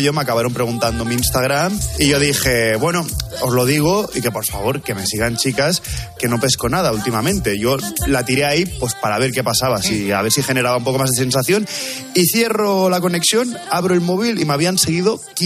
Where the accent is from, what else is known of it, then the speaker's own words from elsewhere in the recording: Barcelona, Catalonia, Spain; now in Madrid, Spain; Es verdad que en Barcelona, mi ciudad natal, hace mucho más calor por las noches, pero en Madrid se está mejor.